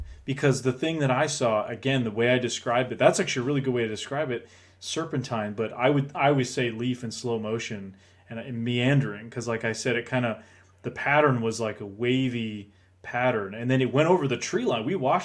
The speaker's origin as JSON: {"language": "English", "region": "New Hampshire", "country": "United States", "tie": "born or raised there", "said": "growing up in New Hampshire, I've always kind of heard of that story and I hike a lot in that area too."}